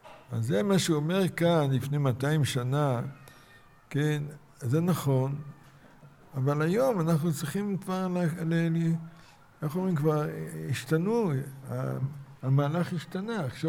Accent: Mishmar HaSharon, Central District, Israel; בילדותי, בצעירותי, כשהייתי נער, היינו נוסעים, הייתי בקיבוץ משמר השרון

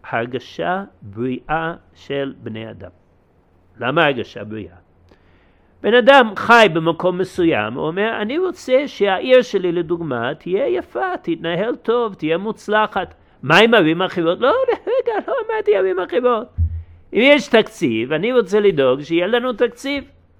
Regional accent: United States; now in Israel; אני לא נולדתי בארץ ישראל. אני נולדתי במה שנקרא בטעות, המונח הוא ארצות הברית, זה לא באמת תרגום מדויק של השם, כן? אבל אני נולדתי שם. למדתי שם בבית ספר יהודי דתי.

